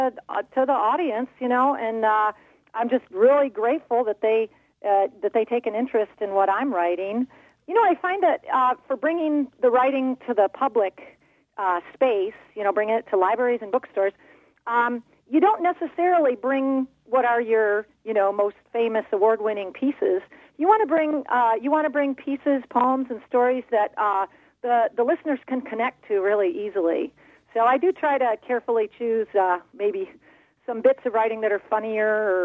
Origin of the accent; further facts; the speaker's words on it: Comstock, Michigan, United States; Outside Kalamazoo, a little town called Comstock.